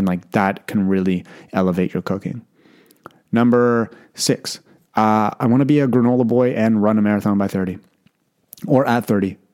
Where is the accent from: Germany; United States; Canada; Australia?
Canada; I'm sorry if you're swearing. I'm Canadian.